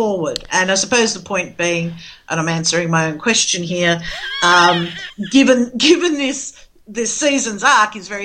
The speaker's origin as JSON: {"language": "English", "country": "Australia", "said": "And I think as particularly as an Australian, the minute I heard Meriel, I heard Muriel."}